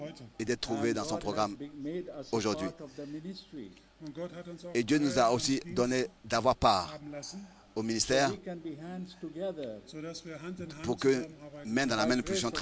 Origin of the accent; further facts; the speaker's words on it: London, United Kingdom; je viens de Londres et je vous apporte les salutations de ma congrégation à Londres.